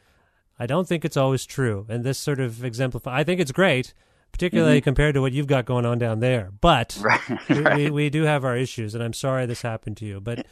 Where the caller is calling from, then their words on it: Guelph, Ontario, Canada; I'm calling you from Guelph